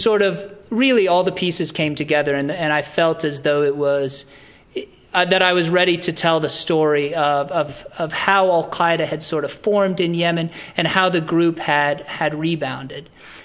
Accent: Nebraska, United States; I grew up in Nebraska, not far away from here

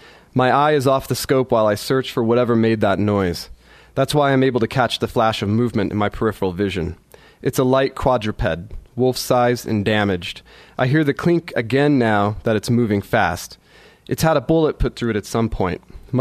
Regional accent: Oklahoma, United States; moved away; But it was only after I moved away from Oklahoma that I really realized this thing that was just sort of the background of where I grew up is not the same in other places.

